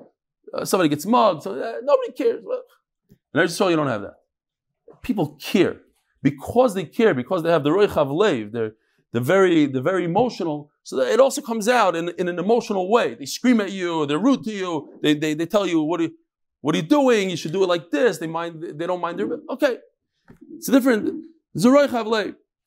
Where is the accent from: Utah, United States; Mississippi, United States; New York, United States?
New York, United States; But at the end of the day, I grew up in New York.